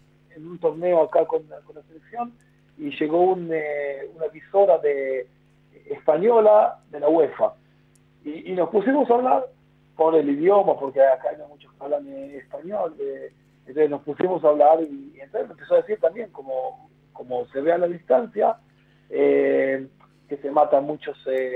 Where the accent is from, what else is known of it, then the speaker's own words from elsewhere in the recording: Buenos Aires, Argentina; born there; Yo nací en Palermo